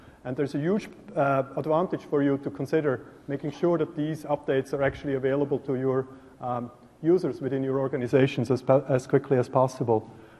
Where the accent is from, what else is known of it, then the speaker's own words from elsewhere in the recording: Switzerland; accent: Swiss; as you can hear from my accent. I'm from Switzerland.